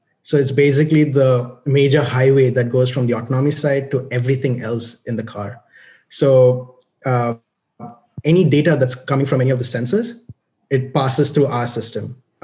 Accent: Nigeria; So growing up in Nigeria.

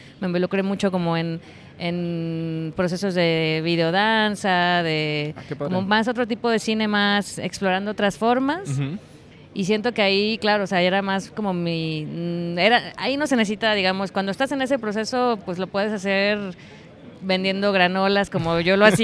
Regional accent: Chiapas, Mexico; en Chiapas, donde yo soy, que en realidad ahí es mi tierra natal.

